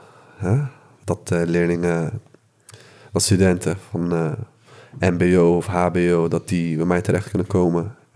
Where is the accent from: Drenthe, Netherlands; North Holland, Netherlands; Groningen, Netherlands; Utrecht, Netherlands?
Utrecht, Netherlands; Maarssen; ik ben zelf geboren en getogen in Maarsen. Dus in eerste instantie was het de bedoeling dat ik daar te werk zou gaan. Maar inmiddels ben ik verhuisd naar Leidse Rijn, Utrecht.